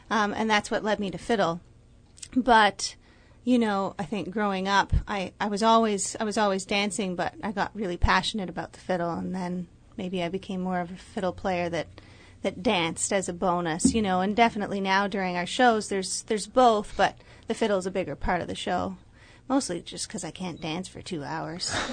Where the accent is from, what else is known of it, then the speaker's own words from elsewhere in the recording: Ontario, Canada; Well, you know, I guess growing up in the Ottawa Valley, I learned that fiddle style, and that's mostly what I concentrated on.